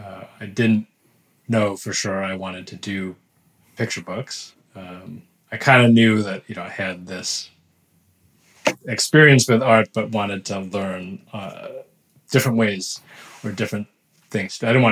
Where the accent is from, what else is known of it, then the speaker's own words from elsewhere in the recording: New Hampshire, United States; So I grew up in New Hampshire, and I had, I lived in a small town that was the home of a picture book illustrator.